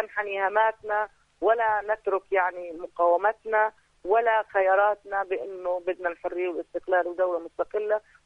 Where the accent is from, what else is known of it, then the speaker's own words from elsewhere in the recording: Palestine; الأساس عندنا إحنا كفلسطينيين.